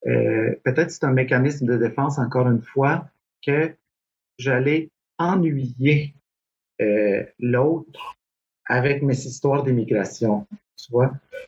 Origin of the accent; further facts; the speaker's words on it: Guatemala; also born or lived in Quebec, Canada; now in Montreal, Canada; je suis ni guatémaltèque, ni québécois. Je suis les deux, tu sais, les « et guatémaltèque et québécois. Et, puis maintenant, j'aime bien dire « je suis montréalais ».